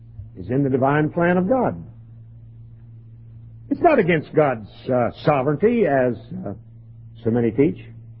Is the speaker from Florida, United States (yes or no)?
yes; Florida, United States; born there; I was born in Florida. I'm one of those strange sawgrass crackers. Not many of us around.